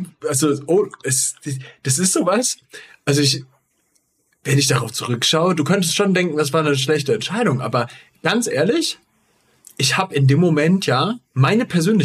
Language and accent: German; Giessen, Hesse, Germany; Ich meine, Alter, ich bin in Gießen aufgewachsen.